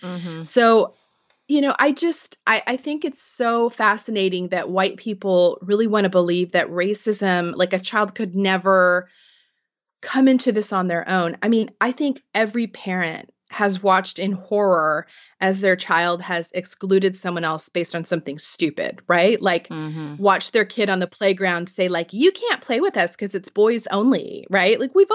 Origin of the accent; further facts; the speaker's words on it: Missouri, United States; I grew up in Missouri, not far from Ferguson.